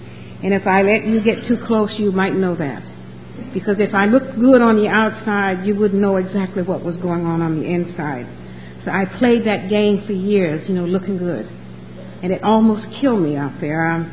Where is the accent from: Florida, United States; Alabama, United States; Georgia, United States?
Georgia, United States; Atlanta; I'd never seen alcohol because Georgia was a dry state when I grew up in Atlanta.